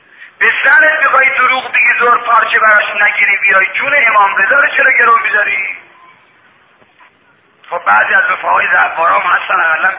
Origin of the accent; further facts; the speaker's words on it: Mashhad, Razavi Khorasan, Iran; یعنی دونه تو بازار مشهد، من بچه مشهدم، بچه اینجا،